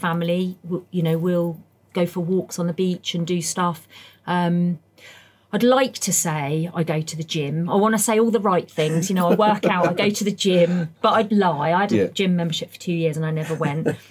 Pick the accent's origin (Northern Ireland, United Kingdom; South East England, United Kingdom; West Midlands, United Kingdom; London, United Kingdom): South East England, United Kingdom; Hayling Island; I grew up on Hailing Island, recently just moved back to Hailing Island.